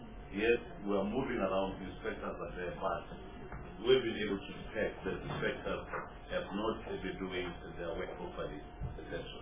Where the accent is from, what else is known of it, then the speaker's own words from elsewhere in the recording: South Africa; Yes, as a South African, these are not people from outside who are simply, on top of taking the job, etc.